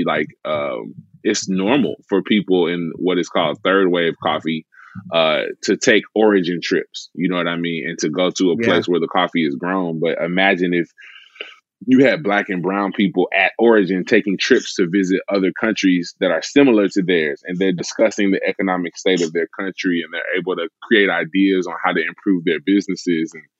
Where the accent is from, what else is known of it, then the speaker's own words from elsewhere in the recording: Memphis, Tennessee, United States; And I grew up in Memphis my whole life